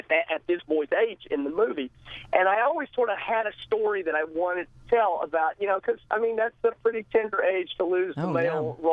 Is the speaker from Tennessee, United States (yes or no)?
yes; Nashville, Tennessee, United States; Yeah, I grew up here in Nashville, where I'm talking to you from